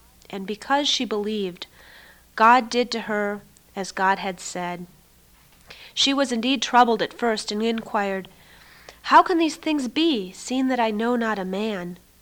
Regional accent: Seattle, Washington, United States; I am from Seattle, Washington, and I am a guest in the village.

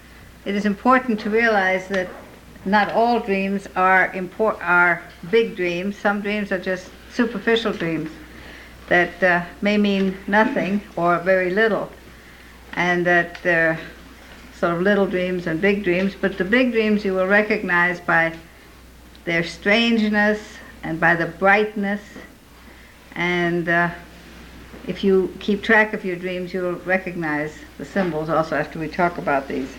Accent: Minneapolis, Minnesota, United States; I come from Minneapolis

